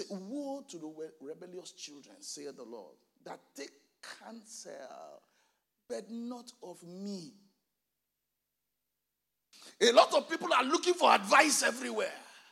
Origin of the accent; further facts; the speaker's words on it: Nigeria; moved away as an adult; now in United Kingdom; You know, I was just coming from Nigeria.